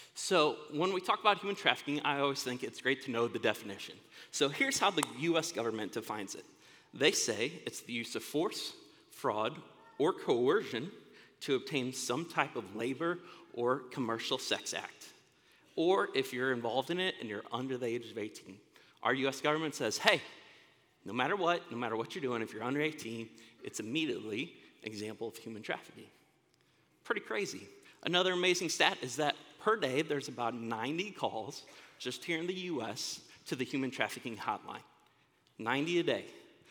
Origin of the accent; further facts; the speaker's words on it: St. Louis, Missouri, United States; Well, I grew up in St. Louis, and it was 107.